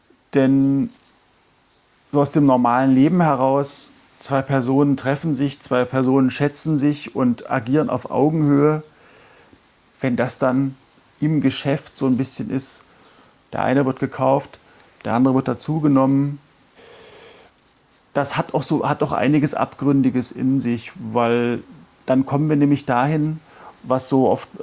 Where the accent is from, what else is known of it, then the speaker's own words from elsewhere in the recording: Weimar, Thuringia, Germany; in einem Schloss nahe meiner Heimatstadt Weimar, Schloss Ettersburg